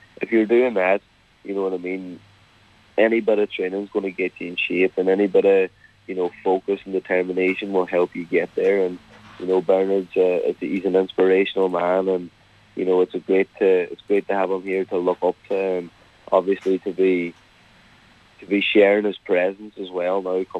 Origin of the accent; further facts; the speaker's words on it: Ireland; So I'm an Irishman, he's an Irishman.